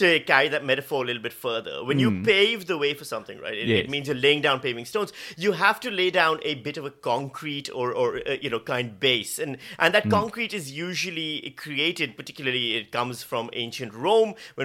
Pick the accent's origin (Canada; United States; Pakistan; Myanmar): Pakistan; I'm from Pakistan. We've had a woman prime minister twice.